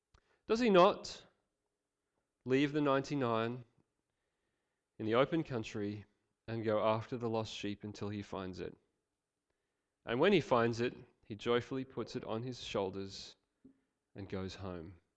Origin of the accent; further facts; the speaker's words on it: Australia; I'm an Australian, not a Canadian.